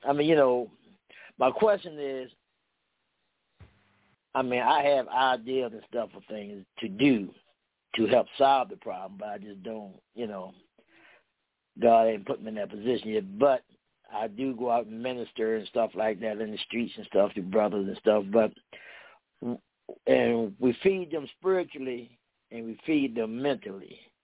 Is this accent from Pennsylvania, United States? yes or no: no; Maryland, United States; Yeah, I'm from Maryland, and I watch you guys all the time on YouTube.